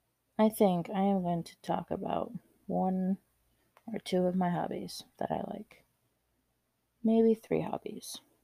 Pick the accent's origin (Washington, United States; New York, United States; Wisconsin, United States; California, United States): Washington, United States; I am from Washington State. I currently live in Washington State.